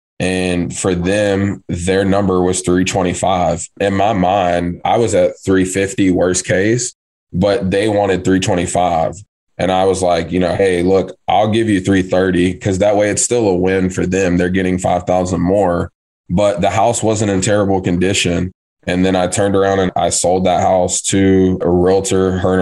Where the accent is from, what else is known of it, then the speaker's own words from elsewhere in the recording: Tennessee, United States; He was from Tennessee. I'm from Tennessee. So we built great rapport.